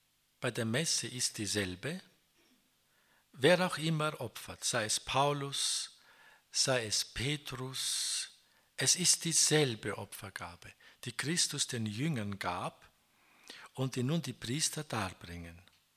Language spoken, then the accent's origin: German; Kazakhstan; auch bei uns in Kasachstan.